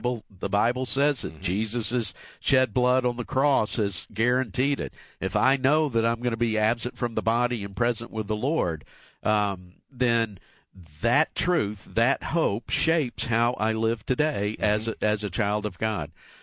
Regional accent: Marietta, Georgia, United States; Let's go to Marietta, Georgia, my hometown.

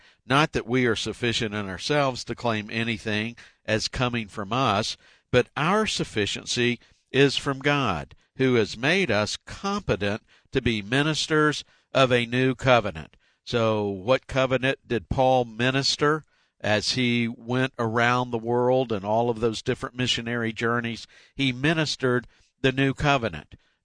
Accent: Marietta, Georgia, United States; Atlanta is my hometown. Actually grew up in Marietta, Georgia. Still have family there.

